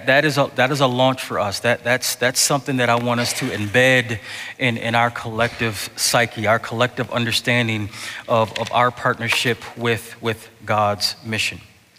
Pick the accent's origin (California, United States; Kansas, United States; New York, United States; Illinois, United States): New York, United States; Buffalo; Unlike my hometown Buffalo Bills or some of your Some of you Browns fans